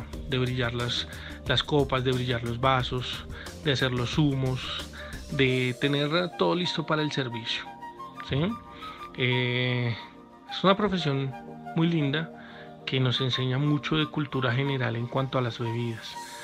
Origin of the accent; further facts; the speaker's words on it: Colombia; nosotros como colombianos deberíamos resaltar